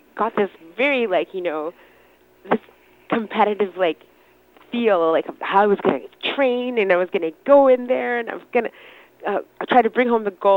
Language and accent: English; Scarborough, Ontario, Canada; I was born and raised in Scarborough, and so it just, there were always so many different sounds around me